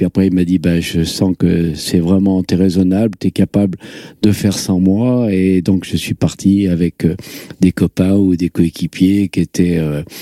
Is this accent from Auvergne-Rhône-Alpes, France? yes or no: yes; Gières, Auvergne-Rhône-Alpes, France; dans mon village de Gières, parce que je suis natif de Gières, un petit village à côté de Grenoble